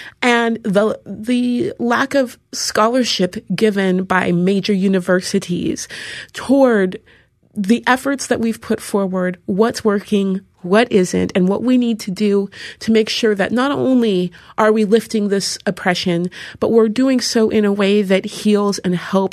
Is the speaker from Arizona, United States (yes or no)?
no; Seattle, Washington, United States; Seattle is a weird place. There's hardly any black people there, and especially when I was growing up, there were hardly any at all.